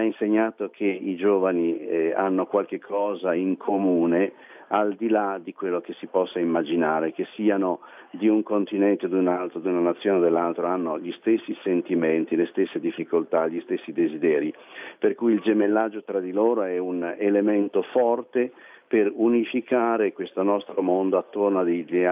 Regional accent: Loreto, Marche, Italy; Noi che veniamo da Loreto ci siamo sentiti nel dovere di camminare insieme

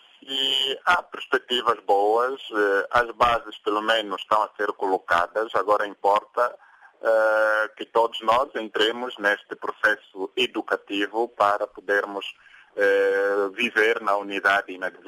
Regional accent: Angola; estamos a ganhar todos, enquanto angolanos

